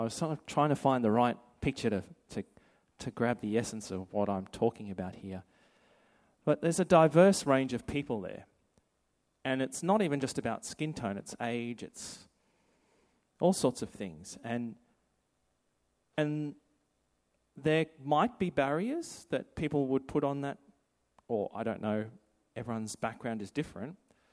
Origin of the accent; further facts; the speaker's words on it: Sydney, New South Wales, Australia; I come from Sydney originally. I lived on in a few different places